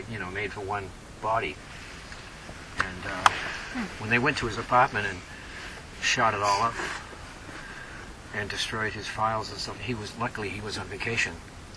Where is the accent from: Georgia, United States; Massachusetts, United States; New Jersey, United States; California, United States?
Massachusetts, United States; Lowell; just like they did in my hometown of Lowell.